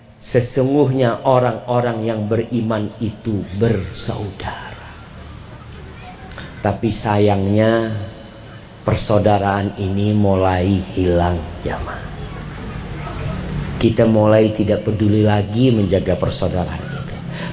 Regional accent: Java, Indonesia; Karena saya orang Jawa, lu ada.

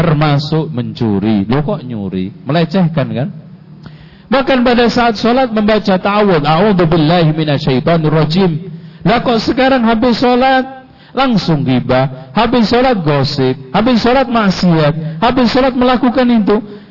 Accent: Lamongan, East Java, Indonesia; Tapi yang penting jangan kayak orang di Jawa Timur, daerah saya, Lamongan.

